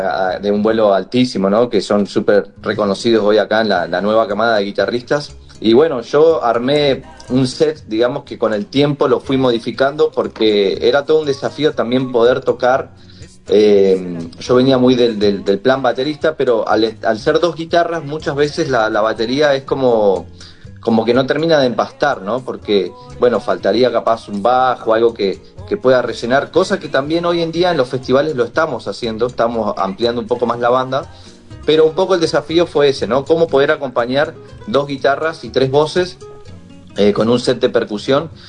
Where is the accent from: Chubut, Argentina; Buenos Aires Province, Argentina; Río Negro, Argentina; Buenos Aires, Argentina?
Chubut, Argentina; porque yo soy de Chubut, de Patagonia.